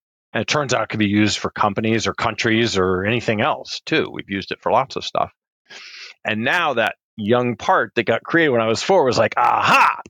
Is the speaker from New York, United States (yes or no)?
yes; New York City, New York, United States; I grew up in New York City and thinking, where the hell are we going now?